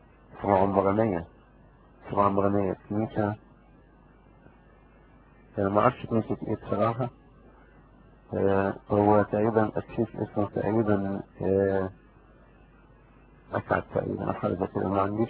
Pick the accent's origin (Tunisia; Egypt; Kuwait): Egypt; moved away; وكمان انا هربان من مصر وكده